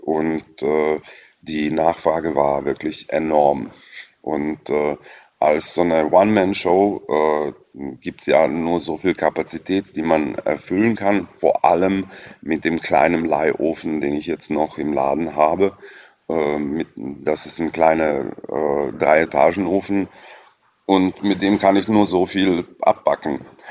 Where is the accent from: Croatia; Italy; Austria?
Croatia; Eastern Croatia; Ich bin im Osten Kroatiens geboren und aufgewachsen in einer kleinen Stadtortschaft. Wir wohnten richtig am Rande der Stadt